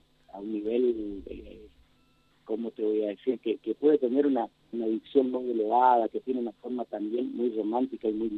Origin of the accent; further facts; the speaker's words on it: Corrientes, Argentina; Cuando saben que sos correntino, están esperando que digas alguna guarangada.